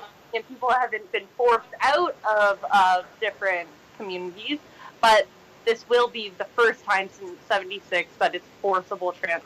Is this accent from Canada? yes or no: yes; Canada; I was there because I'm Canadian, and it's my role to be an ally.